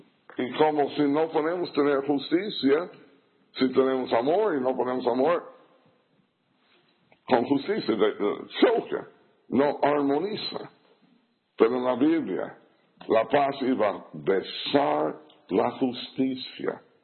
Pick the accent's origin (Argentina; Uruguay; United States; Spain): United States; Spanish is a second language; Y no es porque yo soy norteamericano.